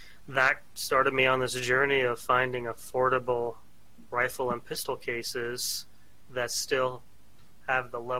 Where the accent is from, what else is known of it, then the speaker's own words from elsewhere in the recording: Montana, United States; I grew up in Montana on the farm, and I think I was 7, 8 years old when first went gopher hunting and target practicing.